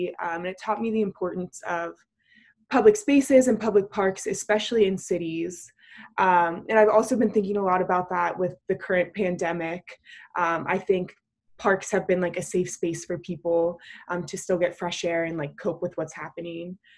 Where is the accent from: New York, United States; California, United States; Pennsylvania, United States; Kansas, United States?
Pennsylvania, United States; Cranberry Township; now in Pittsburgh, United States; I'm from Cranberry Township, which is 30 minutes north of the city. So in a lot of ways, like, Pittsburgh has always been my home. I kind of grew up spending a lot of time in the city, and now I live in South Oakland.